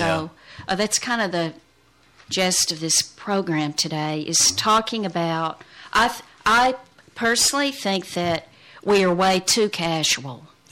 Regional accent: Southern United States, United States; I grew up in the South and went to church, you know, in Sunday school every Sunday

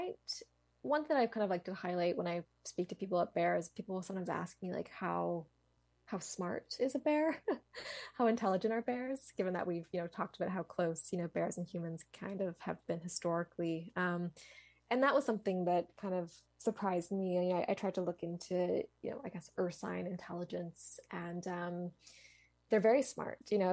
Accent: Canada; I mean, I'm Canadian

